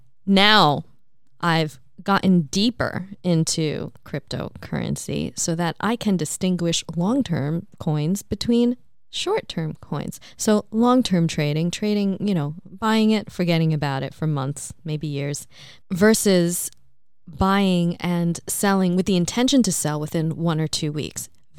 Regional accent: New York, United States; I'm from New York, so, you know, we have a lot of, like, Jewish, Italian culture there

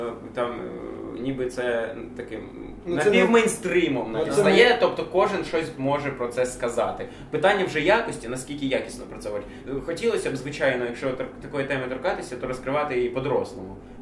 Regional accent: Sumy, Sumy Oblast, Ukraine; Я можу сказати просто, от я з Сум, і я можу сказати про сумського меру.

